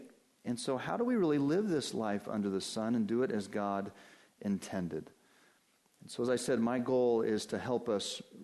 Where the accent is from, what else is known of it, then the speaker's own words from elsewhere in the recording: Denver, Colorado, United States; now in New Hampshire, United States; I grew up in the Denver, Colorado area and I always enjoyed the mountains out there and that opportunity to be outside. And here living in New Hampshire now for 20 plus years, I enjoy the White Mountains